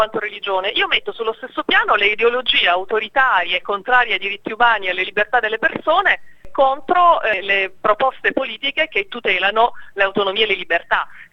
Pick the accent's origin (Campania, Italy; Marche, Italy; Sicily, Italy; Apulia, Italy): Sicily, Italy; Io sono siciliana